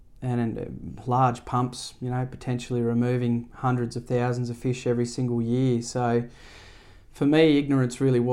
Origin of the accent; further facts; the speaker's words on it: Oberon, New South Wales, Australia; Born and raised in the Central West and love all things fishing and the river. Growing up in Oberon and going down with my grandparents and fishing for trout on the banks of Oberon Dam